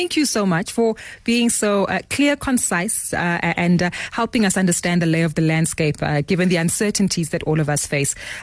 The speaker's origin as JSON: {"language": "English", "country": "South Africa", "said": "the reality for us as South African citizens is that things will continue to remain tough for just a little longer."}